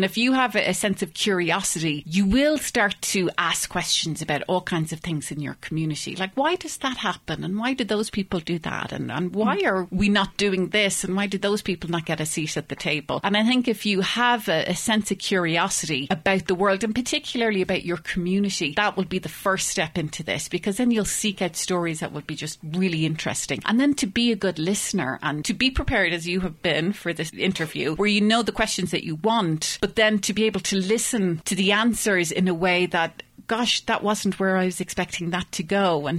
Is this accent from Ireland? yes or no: yes; Ireland; now in Boulder, United States; I'm from Ireland originally